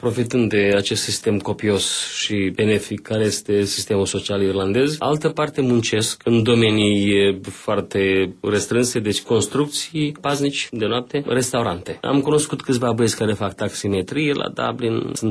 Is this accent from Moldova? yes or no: yes; Florești, Florești District, Moldova; Sunt din Florești și am avut un caz când un român s-a dat drept floreștean.